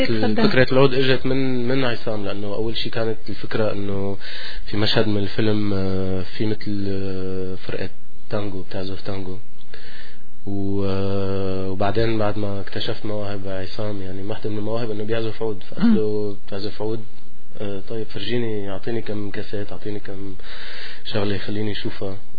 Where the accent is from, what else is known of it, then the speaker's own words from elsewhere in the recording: Syria; now in Montreal, Canada; طفولتي كانت بسوريا